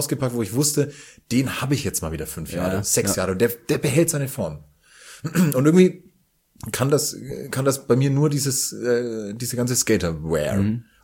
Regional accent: Bavaria, Germany; accent: Franconian; als Franke mit rollendem R

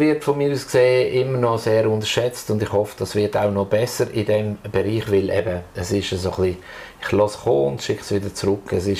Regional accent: Switzerland

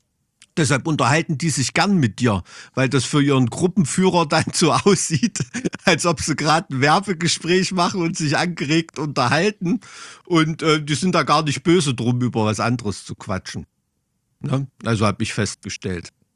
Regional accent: Weimar, Thuringia, Germany; Deutschland und besonders auch über Weimar lese ich immer, was so andere Leute über Deutschland und meine Heimat sagen.

